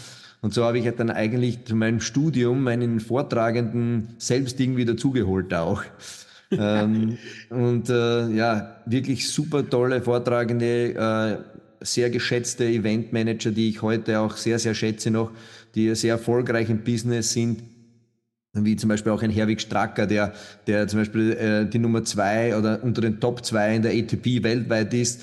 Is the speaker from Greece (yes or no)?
no; Burgenland, Austria; ich komme aus Österreich, geboren im Burgenland, deshalb auch mein ungarischer Name.